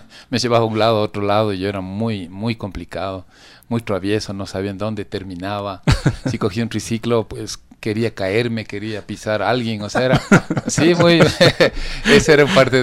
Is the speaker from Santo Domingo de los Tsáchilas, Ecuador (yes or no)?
no; Quito, Pichincha, Ecuador; Yo soy quiteño y a los quiteños nos encanta el locro quiteño.